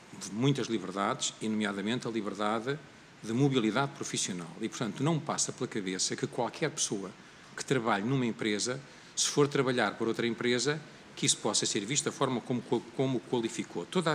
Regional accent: Portugal; Eu sou português, nasci em 1957, toda a minha vida trabalhei e vivi em Portugal.

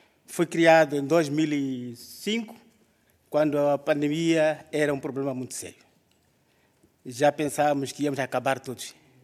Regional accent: Nampula, Mozambique; sou natural de Nampula, é uma província norte de Moçambique, é uma província mais populosa.

